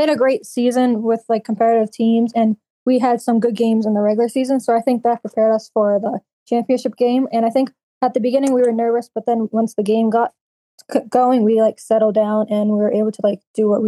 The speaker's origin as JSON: {"language": "English", "town": "Wakefield", "country": "United States", "tie": "born or raised there", "said": "So I grew up in Wakefield. I've lived here my whole life, and I started basketball when I was in like third grade"}